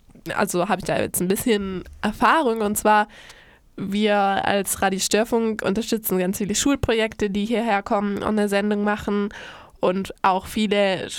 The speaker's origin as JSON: {"language": "German", "region": "Baden-Württemberg", "country": "Germany", "said": "Und ich komme halt aus der Nähe von Schwäbisch Hall."}